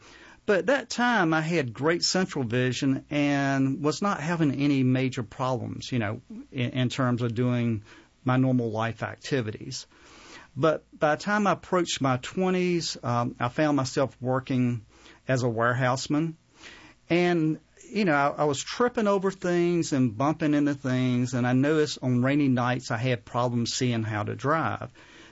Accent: Henderson, North Carolina, United States; I grew up in Henderson, North Carolina, which is about an hour north of Raleigh.

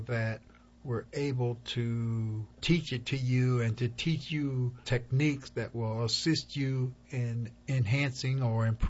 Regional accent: Hampton, Virginia, United States; I'm from Hampton, Virginia.

